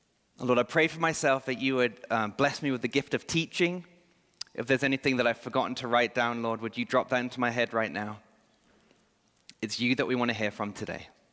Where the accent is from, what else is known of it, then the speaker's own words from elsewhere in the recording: England, United Kingdom; I, as an Englishman, think that the United States is better than England.